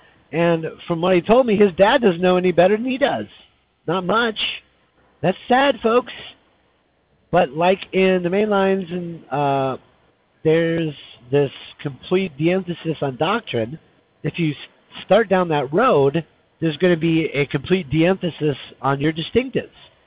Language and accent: English; Tucson, Arizona, United States; I'm from Arizona originally. We used to go up in the summers to an area up near the Grand Canyon, but there's lots of Mormons up there. My dad's from Phoenix. I'm from Tucson.